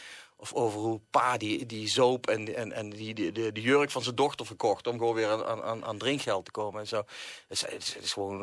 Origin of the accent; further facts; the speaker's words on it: Valkenburg, Limburg, Netherlands; moved away as an adult; also born or lived in Tilburg; Ik kom uit Valkenburg oorspronkelijk. Ik ben in het revolutiejaar 68 ben ik naar Tilburg gegaan. Want in Limburg kon je gewoon niet verder.